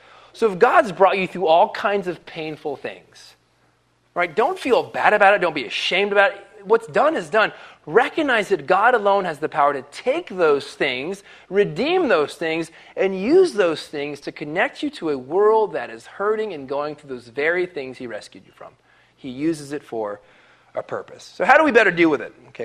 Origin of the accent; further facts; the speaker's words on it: Florida, United States; Okay, I'm from Florida. It's like every single poison snake in the world from Florida.